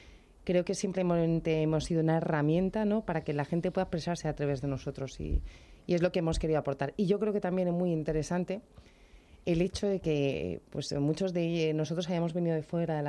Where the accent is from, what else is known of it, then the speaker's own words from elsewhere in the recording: Madrid, Community of Madrid, Spain; pues yo soy madrileña de toda la vida, del barrio de Argüelles